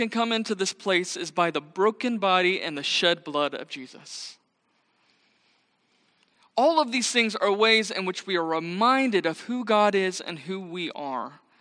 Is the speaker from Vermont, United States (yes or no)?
no; Arlington, Texas, United States; I actually grew up just down the road from here. I am from Arlington, Texas, and it's just a privilege to be here.